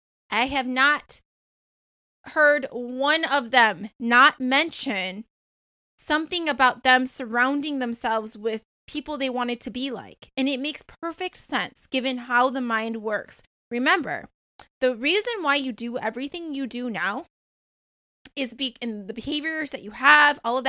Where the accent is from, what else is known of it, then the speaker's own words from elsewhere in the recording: Michigan, United States; Because I grew up in Michigan and we don't often say that. We say you guys.